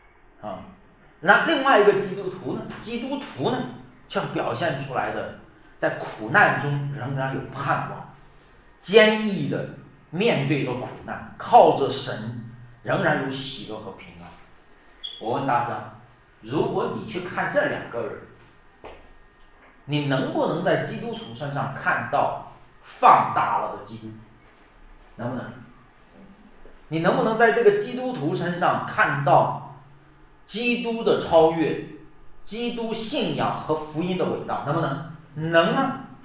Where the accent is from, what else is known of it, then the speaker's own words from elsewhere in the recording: China; 特别是我们中国人今天活着，很多的人也活得没有意义